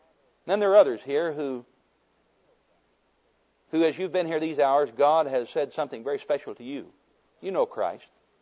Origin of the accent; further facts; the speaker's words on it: United States; born there; I didn't have any choice about being born an American.